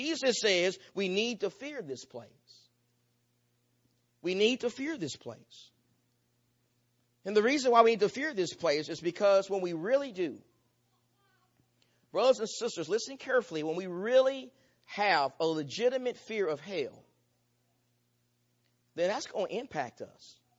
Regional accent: the South, United States; Even though I'm from the South, I fear snakes.

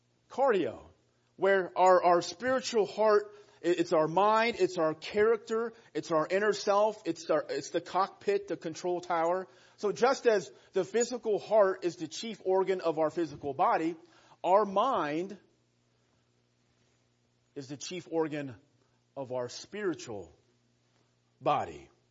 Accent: Dayton, Ohio, United States; moved away as an adult; now in Chesapeake, United States; I'm from the Chesapeake, Virginia area, born and raised in Dayton, and we made the move to Virginia about 4.5 years ago.

